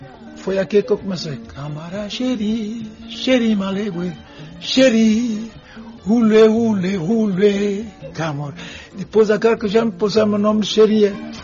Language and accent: Portuguese; São Tomé & Príncipe; para mim, que eu sou santomense, sou feijão com arroz